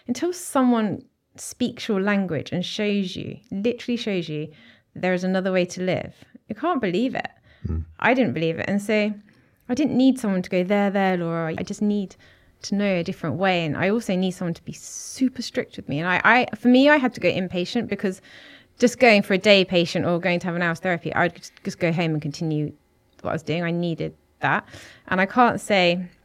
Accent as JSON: {"language": "English", "region": "South East England", "country": "United Kingdom", "tie": "born there", "said": "But I was born in West Sussex in a very English, a very English country bumpkin village."}